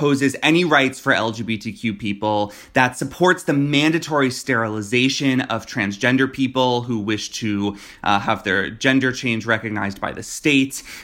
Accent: Florida, United States; like in my home state of Florida

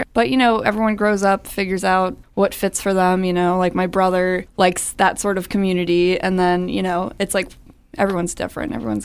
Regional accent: Annapolis, Maryland, United States; moved away as an adult; also born or lived in Florida; now in Baltimore, United States; I grew up in Annapolis, Maryland. I was there until the age of 18 and ended up going to Florida, which was an interesting experience. And then I've been here about 5 years, so I love it in Baltimore.

